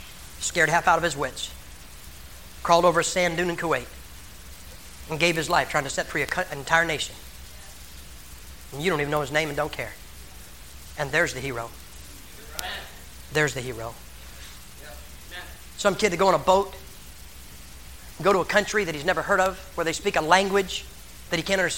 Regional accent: Massillon, Ohio, United States; Listen, man, I'm from Massillon, Ohio. Our high school football stadium seats 26,000 people. We like football.

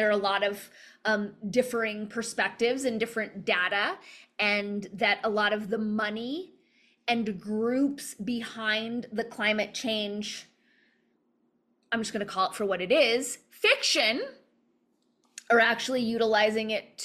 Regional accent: Los Angeles, California, United States; now in Santa Fe, United States; in the same way that they destroyed my hometown of Los Angeles.

